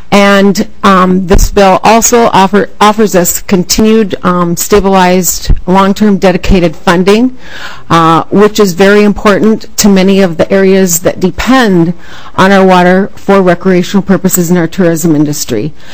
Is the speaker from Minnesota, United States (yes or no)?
yes; Detroit Lakes, Minnesota, United States; I'm on the executive board of Minnesota Coalition of Lake Associations, and I'm from Detroit Lakes, Minnesota.